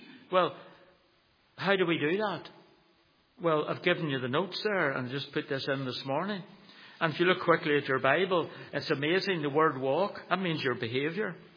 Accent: Belfast, Northern Ireland, United Kingdom; I grew up in Belfast to see a terraced house, Lisburn Road.

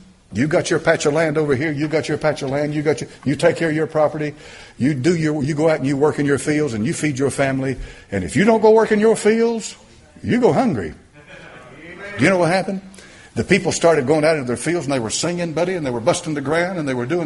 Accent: the South, United States; I mean, I grew up in the South, folks, and the people in the South, when I was born, 1946, everybody was going north to get jobs. Couldn't find any jobs in the South.

